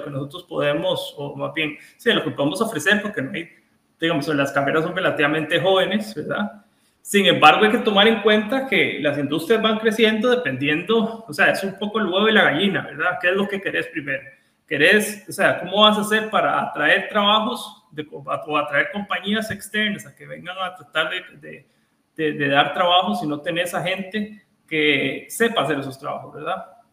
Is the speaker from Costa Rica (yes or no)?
yes; Costa Rica; tal vez nosotros como costarricenses podríamos ser la meca de desarrollo de videojuegos